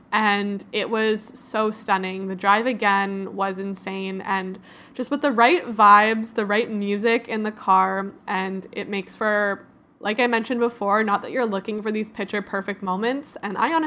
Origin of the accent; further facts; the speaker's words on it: Canada; And as a Canadian girl, you don't really get to go.